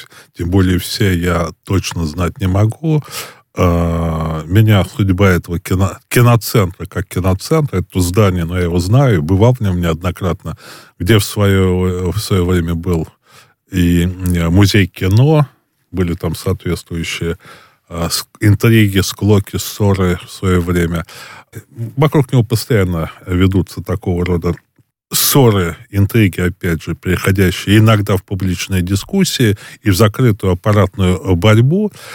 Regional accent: Moscow, Russia; как коренного москвича.

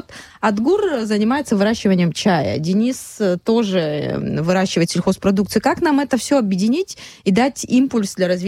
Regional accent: Lykhny, Abkhazia, Georgia; Вот в моем родном селе тоже чай выращивали, в селе Лыхны.

